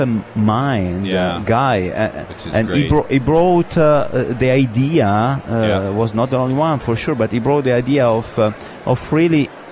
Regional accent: Montalcino, Tuscany, Italy; English is a second language; In fact, I'm from Montalcino. So when I'm talk about the area, I still remember the idea of this historical producer.

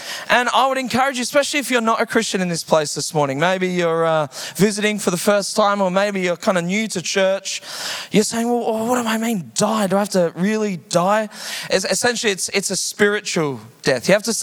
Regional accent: Heathridge, Western Australia, Australia; also born or lived in Joondalup; I grew up in Heathridge, just the suburb down, 6027. That's my... I was born in Joondalup Hospital when it was called Wanneroo Hospital.

